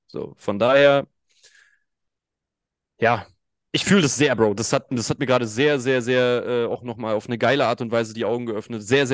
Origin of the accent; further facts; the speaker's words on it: Berlin, Germany; also born or lived in Frankfurt (Oder); Ich bin nicht in Frankfurt Oder groß geworden. Ich bin da nicht groß geworden. Ich bin mit wirklich ganz staatlich zu meinem zweiten Geburtstag nach Berlin gezogen.